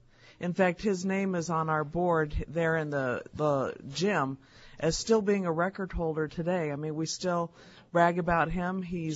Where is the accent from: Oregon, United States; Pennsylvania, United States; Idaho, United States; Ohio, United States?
Idaho, United States; Boise; I've taught everywhere from L.A. to Boise, Idaho. I was raised in Boise, got my education going through the Boise Public Schools and Boise State University.